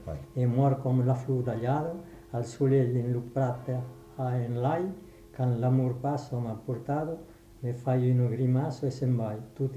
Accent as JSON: {"language": "French", "country": "Spain", "lives_now": "France", "said": "Moi je suis de partout, je suis espagnol."}